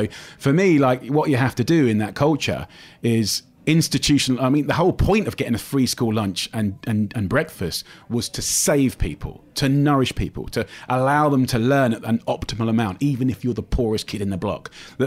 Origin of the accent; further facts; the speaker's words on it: United Kingdom; And it wasn't just about me being British. It was about me being from the outside.